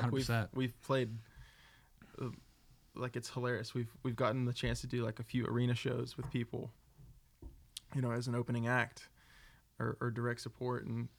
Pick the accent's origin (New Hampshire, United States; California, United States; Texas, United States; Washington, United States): Texas, United States; and I grew, like growing up in Texas, you know, you hear all like the horror stories.